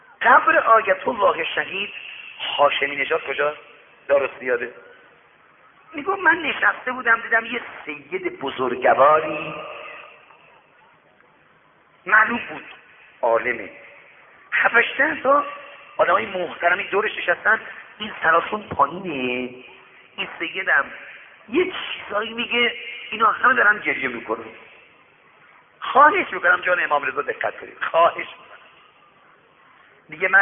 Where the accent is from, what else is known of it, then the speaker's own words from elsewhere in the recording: Shiraz, Fars, Iran; گفت شما اهل کجا هستی؟ گفتم شیراز.